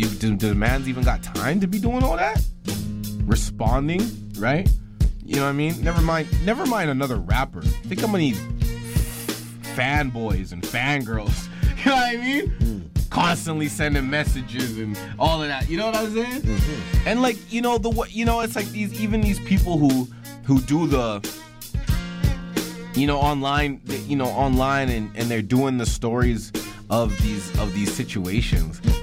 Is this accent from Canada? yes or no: yes; West Coast, Canada; I'm from Canada on the West Coast.